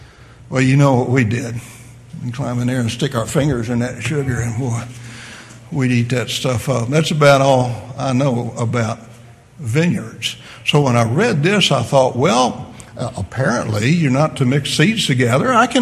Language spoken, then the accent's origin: English; Ohio, United States; born there; When I was a real little boy, I was born in Ohio when I was just really small, 5-6 years old.